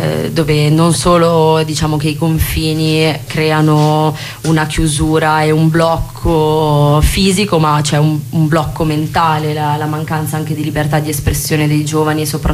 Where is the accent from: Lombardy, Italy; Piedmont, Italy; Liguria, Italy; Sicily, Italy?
Lombardy, Italy; Milan; essendo nata e cresciuta in Italia vivo proprio a livello emotivo molto forte questo, anche il privilegio dell'essere nata e cresciuta poi in una città come Milano, una città molto ricca